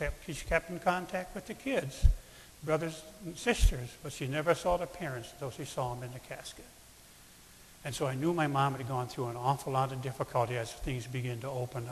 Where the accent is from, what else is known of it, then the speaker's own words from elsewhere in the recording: Sydney, New South Wales, Australia; I grew up in the Sydney area. I went to all the schools around Sydney.